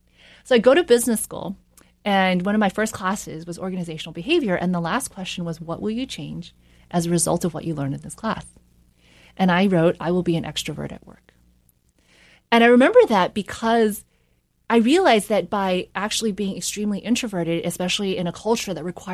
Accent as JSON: {"language": "English", "region": "New York", "country": "United States", "tie": "born there", "said": "And the thing is, I was born in New York. So I said, I should go back to New York."}